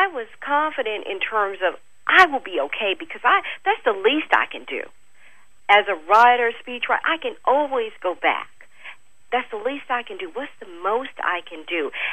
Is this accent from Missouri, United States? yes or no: yes; St. Louis, Missouri, United States; I'm from St. Louis.